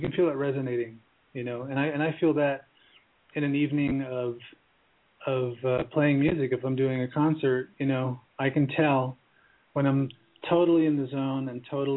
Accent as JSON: {"language": "English", "region": "East Coast", "country": "United States", "tie": "born or raised there", "also_born_or_lived": "Germany", "moved": "as an adult", "lives_now": "Colorado, United States", "said": "Yeah, I was born in Germany. I grew up on the East Coast to some degree. I used to spend all my summers in Europe. And then when I turned 18, I moved to Colorado."}